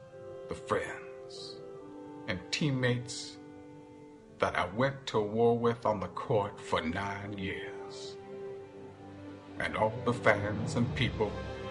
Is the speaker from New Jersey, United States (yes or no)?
no; Oklahoma City, Oklahoma, United States; also born or lived in Washington, D.C.; I'm from Washington, D.C. originally. But Oklahoma City truly raised me. It taught me so much about family, as well as what it means to be a man.